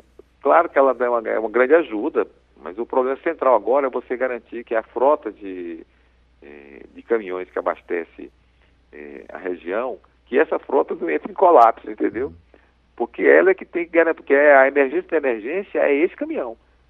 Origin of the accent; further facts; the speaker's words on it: Fortaleza, Ceará, Brazil; lá na minha cidade de Fortaleza, no estado do Ceará